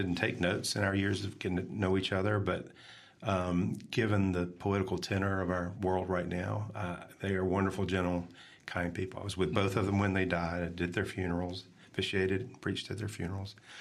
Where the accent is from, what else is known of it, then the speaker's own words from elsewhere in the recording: Birmingham, Alabama, United States; I grew up in Birmingham, and I grew up in the Episcopal tradition.